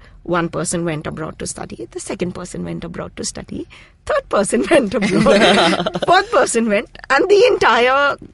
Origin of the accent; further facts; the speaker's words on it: Kolkata, West Bengal, India; I'm from Calcutta, by the way.